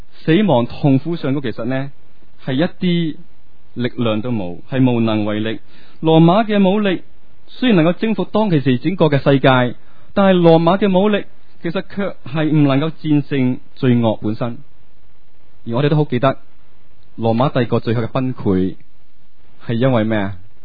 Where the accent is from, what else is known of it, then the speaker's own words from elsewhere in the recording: China; 或者近排我哋身为中国人咧，有冇睇